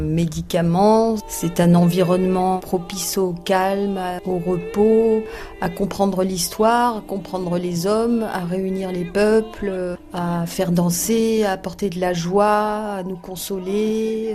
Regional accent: Ajaccio, Corsica, France; Quand j'étais petite, j'habitais en Corse, à Ajaccio

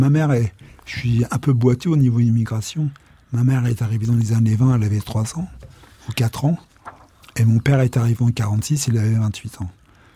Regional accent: Villejuif, Île-de-France, France; J'ai les deux pieds ici depuis toujours, hein. Je suis né à Villejuif.

